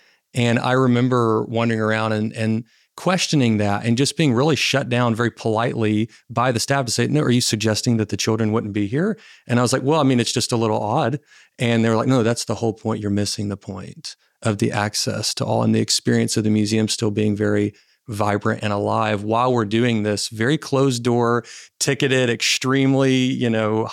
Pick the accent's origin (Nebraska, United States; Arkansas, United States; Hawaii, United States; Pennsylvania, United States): Arkansas, United States; realizing how little access that I had to art growing up in Arkansas before Alice did this, before y'all began this work.